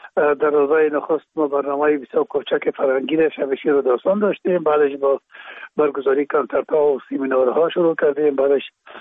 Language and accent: Persian; Kabul, Afghanistan; در کابل، شهید کابل به دنیا آمدیم. اصل ما از رکخانه کابل است و خود ما چون پدر ما باز از رکخانه به شهید انتقال شدن، اونجا در شهید کابل به دنیا آمده و اونجا مکتب خواندیم